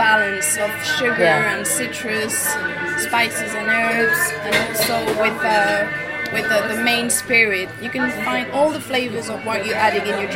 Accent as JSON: {"language": "English", "region": "England", "country": "United Kingdom", "said": "I'm English, so I really enjoyed ginger."}